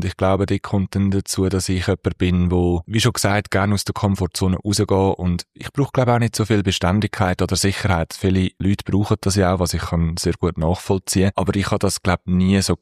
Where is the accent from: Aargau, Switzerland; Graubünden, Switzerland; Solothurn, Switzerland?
Aargau, Switzerland; accent: Aargau; Ein paar hören schon raus, dass ich wahrscheinlich am meisten ein Aargauer bin und ein paar finden aber, es klingt ein bisschen nach Luzern.